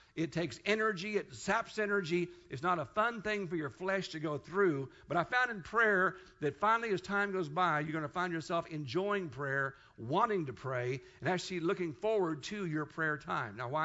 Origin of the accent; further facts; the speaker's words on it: Kansas, United States; Now, in Dallas, they say humble, but I say humble. I use that H in there, okay? So I'm from Kansas, so I say humble yourself, okay?